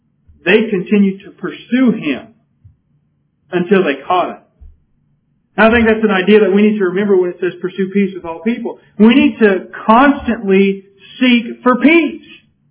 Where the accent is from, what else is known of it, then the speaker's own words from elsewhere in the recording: California, United States; growing up in California, from time to time we'd have police chases.